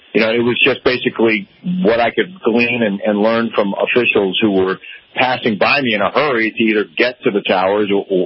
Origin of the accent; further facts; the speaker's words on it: East Coast, United States; And even though I grew up on the East Coast and drove in rain all the time, I didn't realize that out here on the West Coast